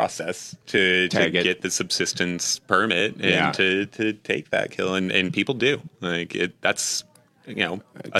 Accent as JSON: {"language": "English", "region": "Alaska", "country": "United States", "tie": "born or raised there", "said": "Like we were born and raised in Alaska, and I never made it to Sitka because I couldn't. I didn't have a boat or an airplane. So we were beholden to the roads."}